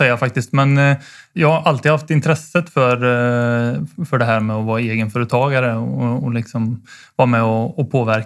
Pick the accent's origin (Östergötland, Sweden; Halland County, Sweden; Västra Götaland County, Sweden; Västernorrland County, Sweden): Västra Götaland County, Sweden; Skara; Jag är ju då 31 år och född och uppväxt i Skara från början.